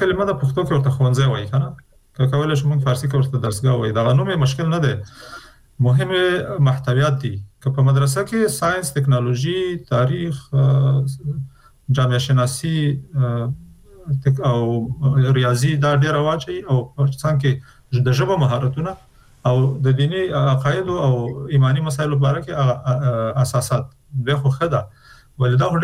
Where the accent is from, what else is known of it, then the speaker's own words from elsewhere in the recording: Afghanistan; نو چون موږ د افغانستان خلک یو د افغانستان په هر فرد که هغه نظام کې که بیرون دی